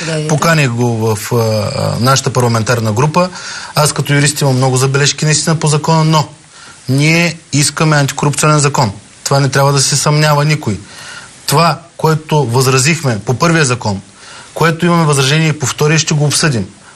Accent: Burgas, Burgas Province, Bulgaria; въпреки че съм от Бургас, сега съм избран от по-малките общини

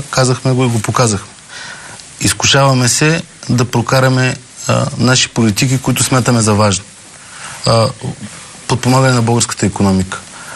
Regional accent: Burgas, Burgas Province, Bulgaria; въпреки че съм от Бургас, сега съм избран от по-малките общини

